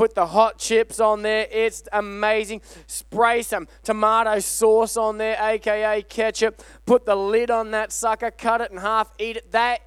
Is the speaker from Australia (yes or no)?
yes; Australia; moved away; Aussies, we love fish and chips. We're not New Zealanders, it's not fish and chops, and we're not English, it's not fish and chips, it's just fish and chips, all right?